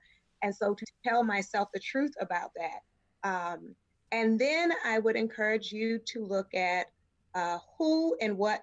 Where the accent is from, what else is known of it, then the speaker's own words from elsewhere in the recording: Baltimore, Maryland, United States; also born or lived in New Jersey; now in Los Angeles, United States; Well, I grew up in Baltimore, but right before I came here, I was in New Jersey.